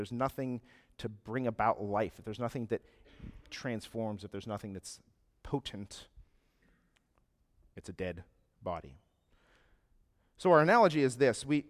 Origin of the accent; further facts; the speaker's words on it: Ohio, United States; And we were super excited because we're from Ohio. You don't grow oranges in Ohio.